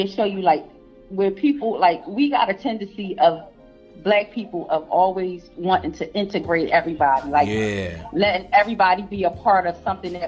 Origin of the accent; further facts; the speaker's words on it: Philadelphia, Pennsylvania, United States; So I'm not from the South. I'm from Philly.